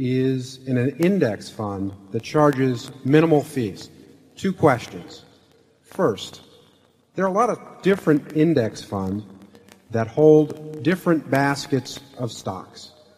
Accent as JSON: {"language": "English", "town": "Cincinnati", "region": "Ohio", "country": "United States", "said": "I'm from Cincinnati, Ohio."}